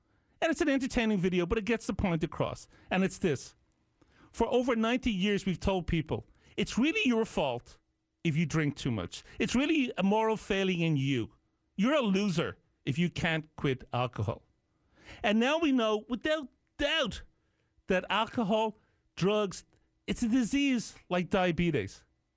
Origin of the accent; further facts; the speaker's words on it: Ireland; moved away as an adult; now in United States; I obviously grew up in a culture. I'm Irish. I came here when I was a grown adult, so to speak. Been here for decades, of course. More time in America now than I was in Ireland.